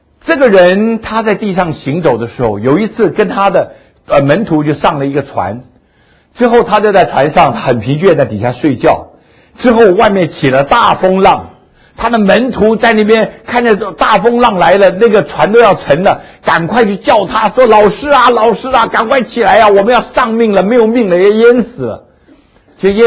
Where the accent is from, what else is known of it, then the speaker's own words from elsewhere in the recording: China; 其实我们老中是不大服气，我们中国占有全世界1/4的人口